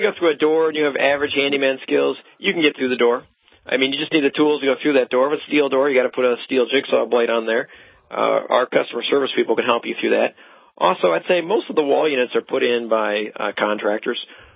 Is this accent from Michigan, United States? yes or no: yes; Michigan, United States; I was born and raised in Michigan. People ask me what cold is.